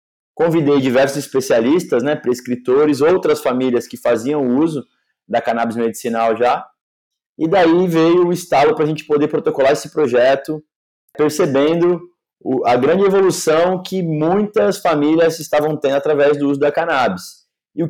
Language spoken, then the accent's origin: Portuguese; São Vicente, São Paulo, Brazil; Eu sou de São Vicente, litoral do estado também, primeira cidade do Brasil.